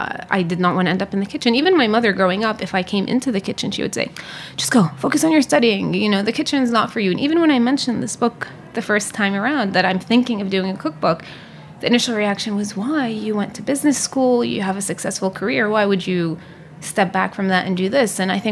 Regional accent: Jerusalem, Jerusalem District, Israel; English is a second language; I was born there. My parents are actually not from Jerusalem. My mother is from the Triangle, which is in the center of the country, and she's a Muslim. My father is from the north, and he's a Christian.

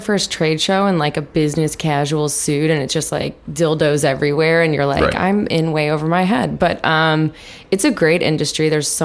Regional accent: St. Louis, Missouri, United States; And I grew up in St. Louis, where the only place that sold those was, to your point, a Hustler Hollywood.

